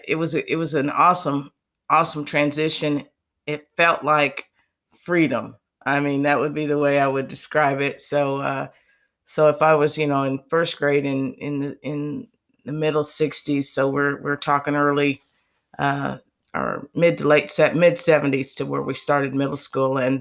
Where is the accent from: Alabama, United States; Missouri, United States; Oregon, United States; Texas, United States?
Missouri, United States; St. Joseph; Destiny, I've lived in St. Joseph, Missouri all of my life.